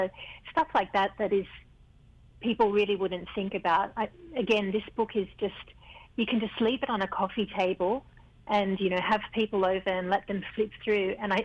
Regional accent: Australia; I happen to be half Fijian. My mother is Fijian. So while I was growing up in Australia, I mean, I ate Fijian food all the time

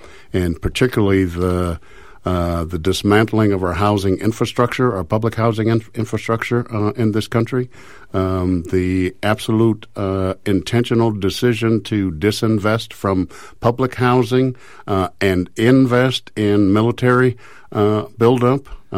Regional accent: Midwest, United States; moved away as an adult; Well, I came out to California from the Midwest in the mid-70s to go to college.

